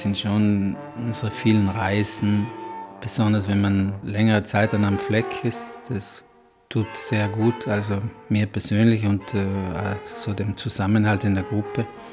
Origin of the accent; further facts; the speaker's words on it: Trentino-Alto Adige, Italy; Ich spiele Horn und ich komme aus Südtirol und bin schon seit 92 Mitglied des Klangforums.